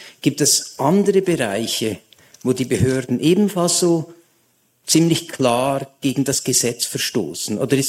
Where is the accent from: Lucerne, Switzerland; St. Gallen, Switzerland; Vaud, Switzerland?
Lucerne, Switzerland; ich komme aus Luzern.